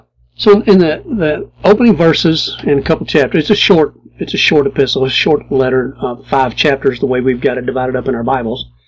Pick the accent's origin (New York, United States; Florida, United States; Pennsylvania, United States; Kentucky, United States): Kentucky, United States; also born or lived in Indiana; I'm a Kentuckian at heart. Now, I was born in Indiana. Don't tell anybody that. So I guess I was born a Hoosier, but immediately I was translated. I was translated back into God's country.